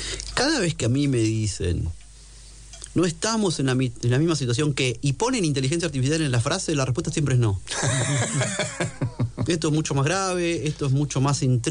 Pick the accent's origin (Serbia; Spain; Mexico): Spain; Ibiza, Balearic Islands; born there; Yo nací en Ibiza